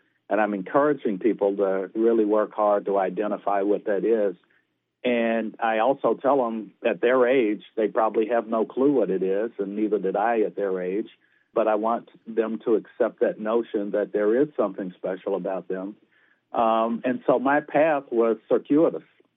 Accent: Washington, North Carolina, United States; I grew up in the little town of Washington, North Carolina, which is actually the first town in America named for George Washington. It's a wonderful little place, about 10,000 people.

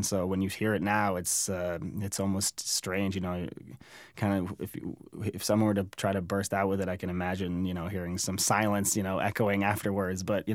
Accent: Brookline, Massachusetts, United States; I grew up in Brookline, which is a suburb outside of Boston.

